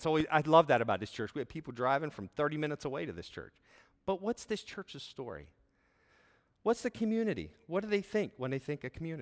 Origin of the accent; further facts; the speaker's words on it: Carlisle, Pennsylvania, United States; in this great town, because this is my hometown, I call it the great town of Carlisle.